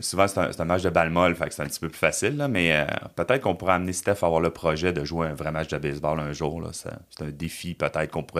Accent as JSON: {"language": "French", "town": "Quebec City", "region": "Quebec", "country": "Canada", "tie": "born or raised there", "said": "pour les gens qui me connaissent, ils savent que je suis originaire de Québec, je suis un gars de Charlebourg. Fait que tu sais, je revenais jouer dans ma ville"}